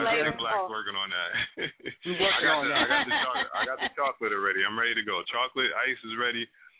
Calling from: Brooklyn, New York, United States; Hey, what's up? … calling from Brooklyn.

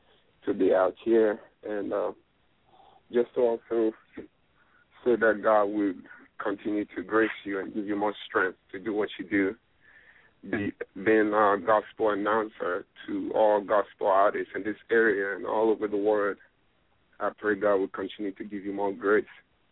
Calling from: Baltimore, Maryland, United States; and I'm calling from Maryland, Baltimore, Maryland.

